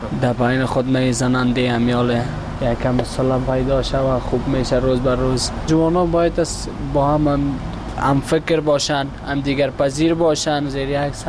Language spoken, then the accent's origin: Persian; Afghanistan; هرچی باشه همشه کل ما افغان هستیم.